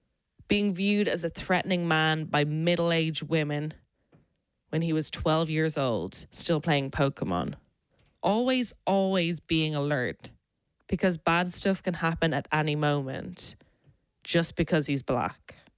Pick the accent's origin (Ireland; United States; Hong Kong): Ireland; As Irish, we're part of a white people loophole. We've never repressed anyone. We've only been repressed.